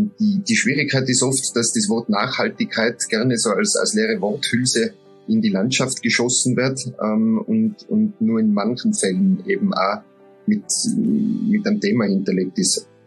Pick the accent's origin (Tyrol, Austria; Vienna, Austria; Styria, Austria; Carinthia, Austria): Tyrol, Austria; also bei uns in Tirol sind es immer weniger geworden, aber es gibt noch welche.